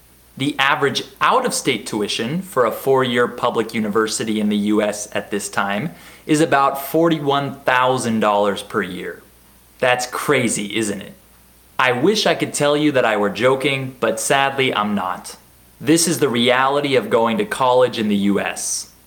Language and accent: English; United States; But since I'm an American, I tend to use the word college more frequently than university.